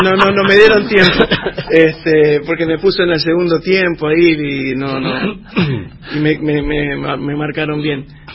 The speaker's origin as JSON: {"language": "Spanish", "region": "Corrientes", "country": "Argentina", "also_born_or_lived": "Buenos Aires", "said": "Yo soy porteño, pero soy correntino."}